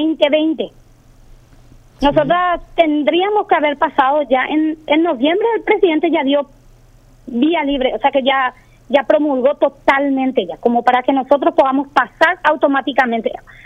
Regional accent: San Juan Bautista, Misiones, Paraguay; Yo soy sanjuanina.

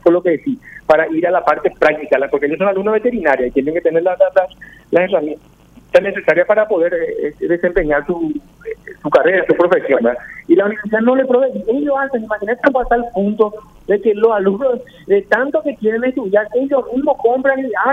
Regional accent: Paraguay; Yo no me considero un paraguayo falsificado.

